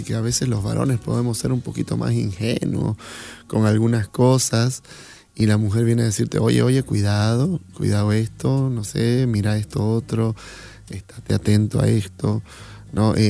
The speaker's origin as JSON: {"language": "Spanish", "region": "Beni", "country": "Bolivia", "said": "Yo vengo de un lugar, pues bueno, vengo del Beni, donde se habla fuerte"}